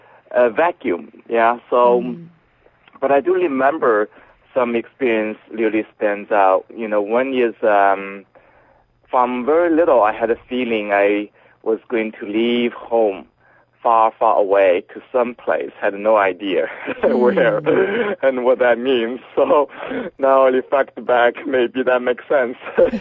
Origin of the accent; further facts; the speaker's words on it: China; Of course, I was born in China and the end of the Cultural Revolution.